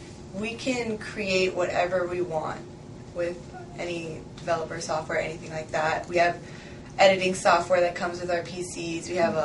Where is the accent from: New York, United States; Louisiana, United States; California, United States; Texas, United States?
California, United States; And so I was born in California, born and raised, went